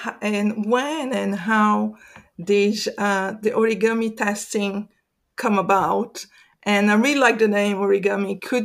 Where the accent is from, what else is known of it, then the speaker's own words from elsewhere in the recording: Brazil; English is a second language; I'm from Brazil originally